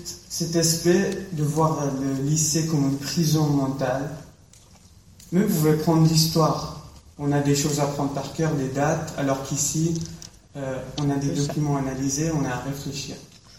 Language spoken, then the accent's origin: French; Daraa, Daraa Governorate, Syria; Je viens de Dera, tout au sud de la Syrie, la ville qui a déclenché la révolution syrienne.